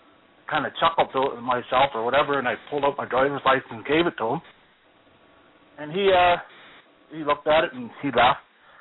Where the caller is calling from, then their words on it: Alberta, Canada; I'm in Rocky Mountain.